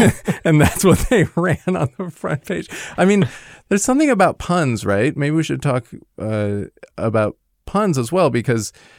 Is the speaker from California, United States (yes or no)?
no; New York, United States; that is one of the fun things about, yeah, being a New Yorker walking down the street